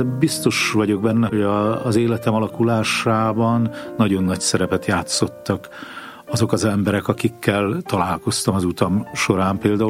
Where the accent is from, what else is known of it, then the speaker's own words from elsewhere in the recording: Mocsolyás, Borsod-Abaúj-Zemplén, Hungary; born there; Én egy nagyon pici faluban születtem, Borsod megyében a Büklábánál, Mocsolyás telepen, gyakorlatilag villany és út nélkül